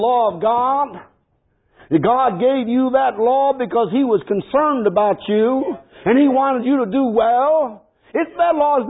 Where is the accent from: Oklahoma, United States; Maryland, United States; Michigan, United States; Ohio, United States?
Michigan, United States; I never heard it. And I was American growing up in Michigan.